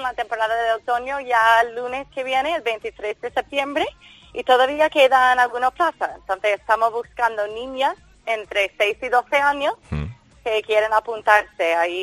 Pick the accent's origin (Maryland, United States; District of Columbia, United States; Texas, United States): District of Columbia, United States; Washington; Yo soy de Washington.